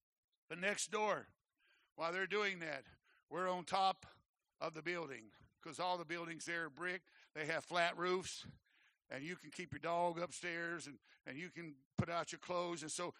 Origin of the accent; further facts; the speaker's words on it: the South, United States; Now, I know they don't have these things to eat, but there ain't no, and I'm from the South